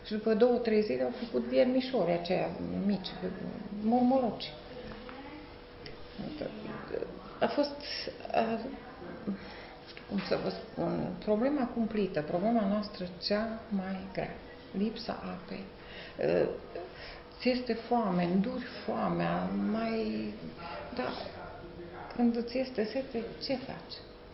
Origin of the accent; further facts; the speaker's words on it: Ceacova, Timiș County, Romania; Sunt din Ceacova, localitate mare.